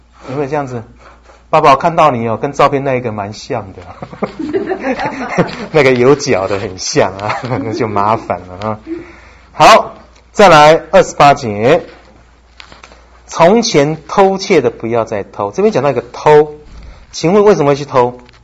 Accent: Shandong, China; 我是山东人哦，肠子一根通到底

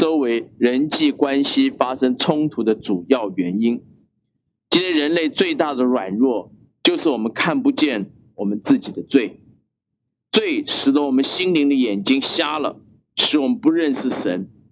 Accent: China; 你知道我们中国人一向不喜欢听到罪这个字

